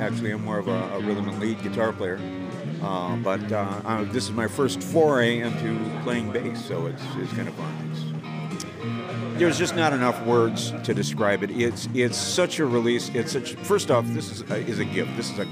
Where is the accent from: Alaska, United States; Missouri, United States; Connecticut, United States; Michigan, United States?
Michigan, United States; Pontiac; I am originally from Pontiac area. I've been here about 9 years.